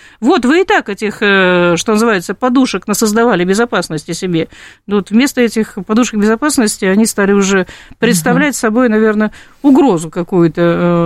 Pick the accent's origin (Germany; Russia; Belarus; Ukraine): Russia; Pobedim, Altai Krai; Вот я сама родом с Алтая, есть такой, такой поселок есть, Победим